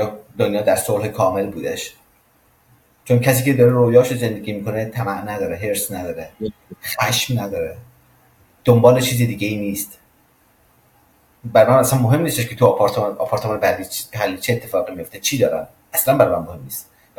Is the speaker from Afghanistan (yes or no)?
no; Khorasan, Iran; born there; یکی از خوشبختی های من، یکی از چیزی که واقعا ازش خوشحالم اینه که تو خراسان به دنیا اومدم و زبان فارسی رو میفهمم